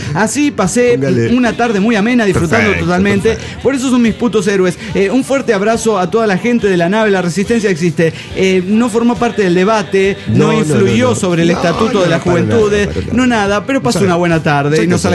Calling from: Tijuana, Baja California, Mexico; Hola, ¿cómo están, amigos? Soy … de Tijuana.

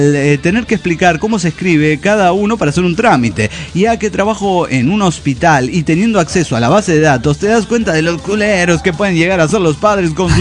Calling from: San Salvador, El Salvador; Soy la tuitera de San Salvador, El Salvador.

